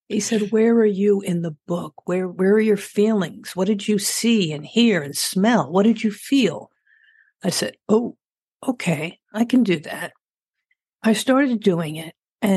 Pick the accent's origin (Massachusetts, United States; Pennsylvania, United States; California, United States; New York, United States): New York, United States; Massapequa Park; also born or lived in Brooklyn; Born in Brooklyn, raised on Long Island, Massapequa Park, per se